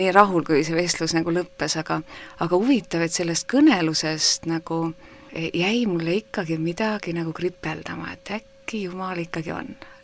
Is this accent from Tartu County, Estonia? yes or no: yes; Tartu, Tartu County, Estonia; Aga jah, ma kasvasin niivisi, kasvasin Tartus.